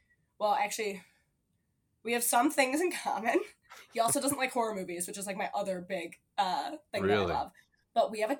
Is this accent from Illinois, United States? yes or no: yes; La Grange, Illinois, United States; Well, so I grew up in LaGrange.